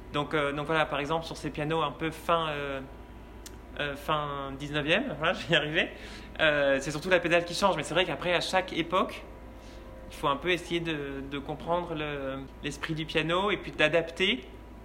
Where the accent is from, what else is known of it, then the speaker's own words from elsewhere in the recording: Angers, Pays de la Loire, France; j'ai commencé au Conservatoire d'Angers, qui est ma ville natale.